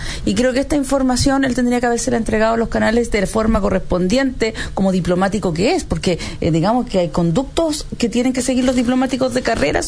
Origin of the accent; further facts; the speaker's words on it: Chile; para que nosotros como chilenos pudiéramos hacer justicia